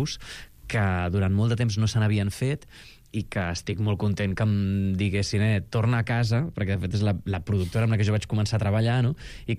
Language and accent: Catalan; Catalonia, Spain; Som catalans, amb això.